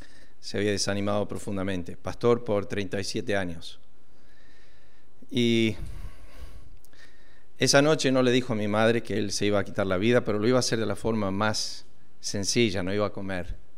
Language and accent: Spanish; Argentina; also born or lived in United States; pastoreé una iglesia en Estados Unidos por más o menos 3 años y después de ahí vinimos a la Argentina. Yo me crié en la Argentina, mis padres eran misioneros, mi papá era fundador de iglesias